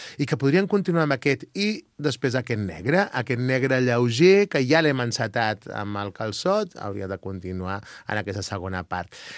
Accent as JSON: {"language": "Catalan", "town": "Lleida", "region": "Catalonia", "country": "Spain", "said": "com som gent de Lleida, doncs al final agafem un costet de Segre"}